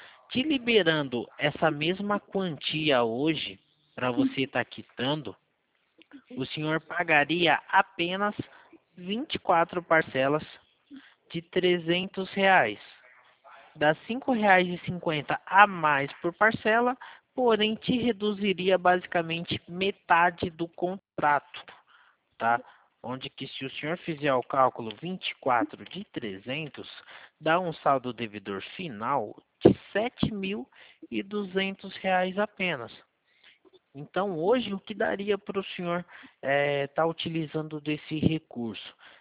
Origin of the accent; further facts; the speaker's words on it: Valinhos, São Paulo, Brazil; sou aqui de Valinhos